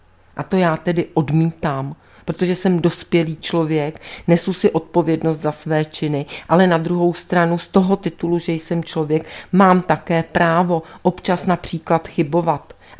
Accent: Prague, Czechia; To je moje město, moje rodné město. Já mám přece právo tady žít

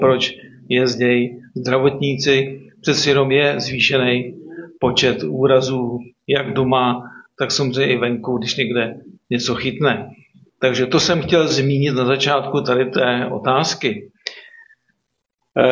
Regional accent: Kladno, Central Bohemian Region, Czechia; Já jsem teda z Kladna, takže Středočeského kraje.

